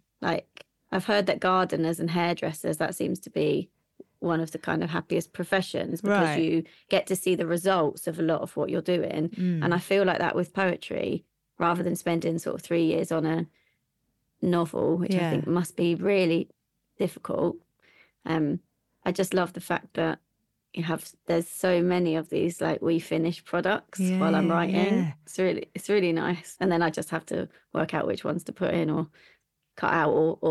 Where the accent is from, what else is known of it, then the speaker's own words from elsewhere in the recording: South East England, United Kingdom; I was brought up just outside Reading in a little village and went to the local schools. But my family, my mum and dad are both from Glasgow, or like just on the edge of like the east side of Glasgow.